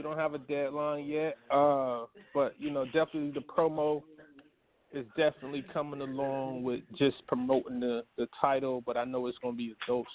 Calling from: Seattle, Washington, United States; I'm calling from Seattle.

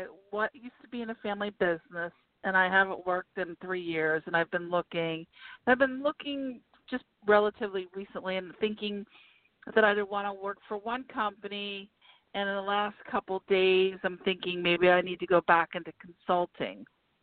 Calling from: Pittsburgh, Pennsylvania, United States; from Pittsburgh.

